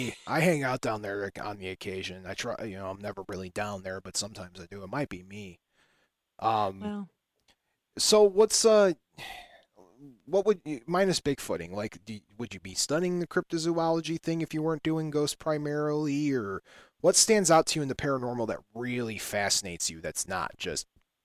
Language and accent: English; Whiting, Indiana, United States; I grew up in Whiting, right? And I was at the core central of the bad air quality.